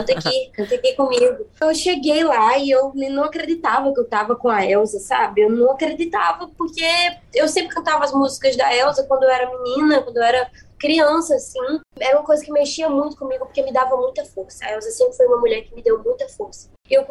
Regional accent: Paraíba, Brazil; also born or lived in Feira de Santana; Eu acho que eu tenho uma força de ser baiana que é muito forte, e aí junta com a minha força da Paraíba, né? Eu fui criada na Paraíba, eu nasci na Bahia, em Feira de Santana, e eu fui criada na Paraíba. Então, assim, o meu sotaque é uma coisa muito forte.

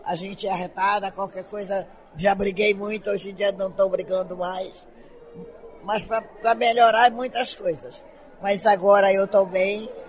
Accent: Cachoeira do Arari, Pará, Brazil; born there; Eu nasci em Cachoeira do Arari, Marajó.

